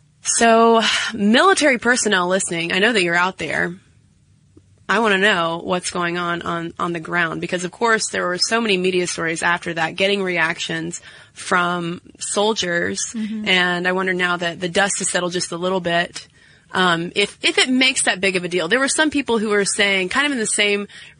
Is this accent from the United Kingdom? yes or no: no; Quebec, Canada; first language French; I'm a French-speaking Quebecer with a lot of French exposure, especially when I was a kid.